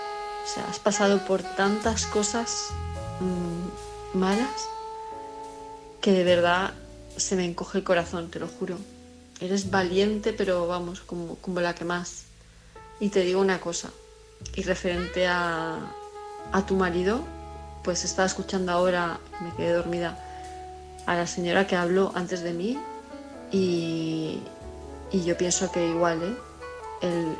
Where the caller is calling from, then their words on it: Palma, Balearic Islands, Spain; de Palma de Mallorca